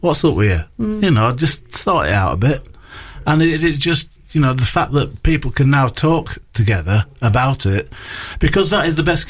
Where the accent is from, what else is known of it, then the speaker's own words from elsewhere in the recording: Bradford, Yorkshire and the Humber, United Kingdom; also born or lived in Leeds; I come from Bradford. I lived in Leeds for 2 years with my cousins from the age of 3 to the age of 5